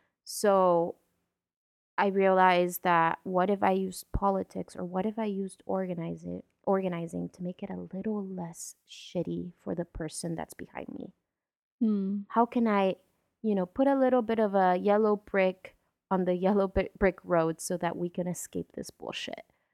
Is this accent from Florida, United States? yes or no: yes; Miami, Florida, United States; And mind you, I grew up in Miami, Florida. It's not the South, but the South is our next door neighbor.